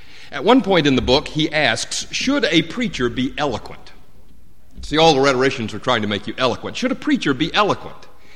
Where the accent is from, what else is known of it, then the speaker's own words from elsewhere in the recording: Southeast, United States; I was raised, as you can hear in my accent, in the Southeast